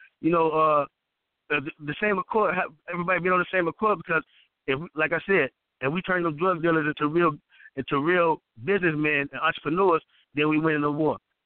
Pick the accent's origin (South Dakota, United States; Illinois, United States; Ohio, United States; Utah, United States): Illinois, United States; Chicago; now in San Diego, United States; I wrote the Midwest version of the Thug Bible, which I'm from Chicago. You know what I'm saying? That's just the first cut version of it. Then I'm currently living in San Diego on the West Coast.